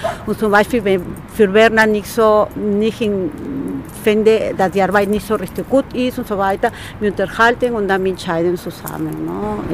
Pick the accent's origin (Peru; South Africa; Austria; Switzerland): Peru; German is a second language; now in Tübingen, Germany; ich komme aus Peru, ich wohne schon fast 28 Jahre hier in Tübingen.